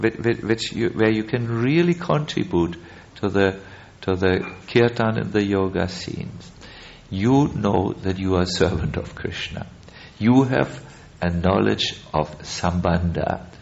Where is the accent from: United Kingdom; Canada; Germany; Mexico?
Germany; please excuse me, I'm from Germany.